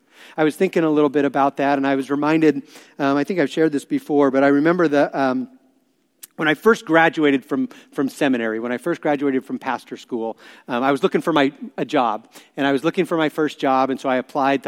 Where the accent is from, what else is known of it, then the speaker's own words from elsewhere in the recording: Santa Cruz, California, United States; And I think some of you know that I'm actually from Santa Cruz.